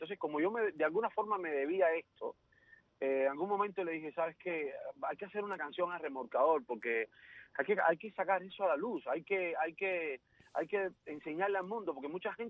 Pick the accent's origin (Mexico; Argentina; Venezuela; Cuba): Cuba; cuando niño pasé muchísimo trabajo en Cuba.